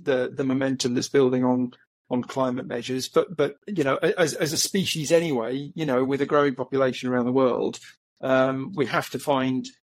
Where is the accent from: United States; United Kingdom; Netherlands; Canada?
United Kingdom; England; I'm English, and we're also very closely connected to water because we're an island nation